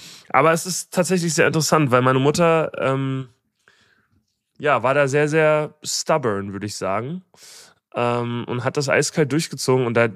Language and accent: German; Berlin, Germany; ich bin ziemlich privilegiert im Prenzlauer Berg aufgewachsen.